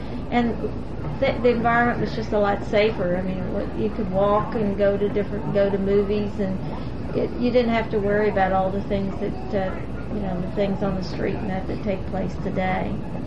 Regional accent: Cincinnati, Ohio, United States; even though I grew up in Cincinnati, I lived in a suburb of Cincinnati that was all white, and I really did not go to school with any black children

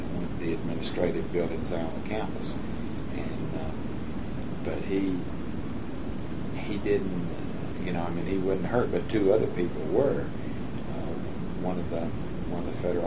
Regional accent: the South, United States; it almost made you ashamed of being a Southerner.

